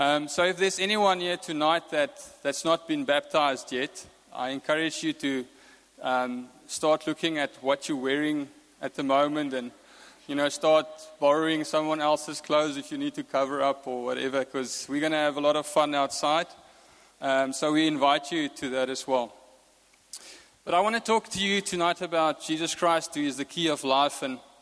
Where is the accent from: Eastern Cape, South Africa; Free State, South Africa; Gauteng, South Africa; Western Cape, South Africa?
Free State, South Africa; English is a second language; because I come from the Free State. And English is my second language. I learned it from television.